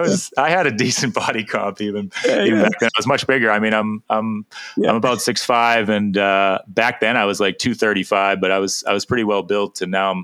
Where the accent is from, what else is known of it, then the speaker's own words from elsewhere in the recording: Massachusetts, United States; Growing up in Massachusetts, the Boston Marathon is always, you know, something I had gone to and watched as a kid